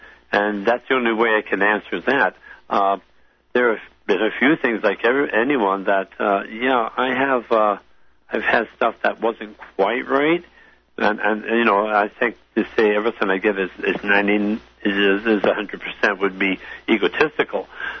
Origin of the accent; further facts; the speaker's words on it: British Columbia, Canada; I'm from Vancouver Island